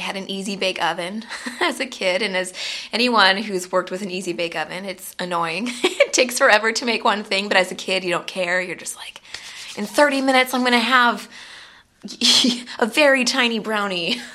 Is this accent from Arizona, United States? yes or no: yes; Phoenix, Arizona, United States; born there; I've lived in Tempe, I now live in Gilbert, and I've lived in Phoenix, so I know the valley well. I was born in Good Sam Hospital downtown.